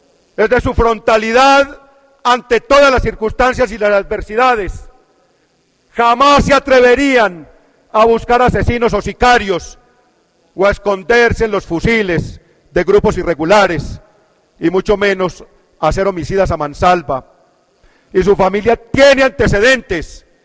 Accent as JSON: {"language": "Spanish", "town": "Marinilla", "region": "Antioquia", "country": "Colombia", "tie": "born or raised there", "said": "porque tiene antecedentes raizales en mi pueblo, en Marinilla."}